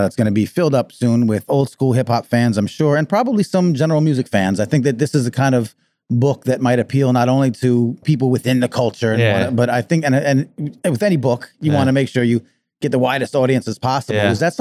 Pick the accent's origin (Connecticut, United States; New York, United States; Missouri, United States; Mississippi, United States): New York, United States; Long Island; at that time, you know, I grew up in Long Island. So we were in the shadow of New York City.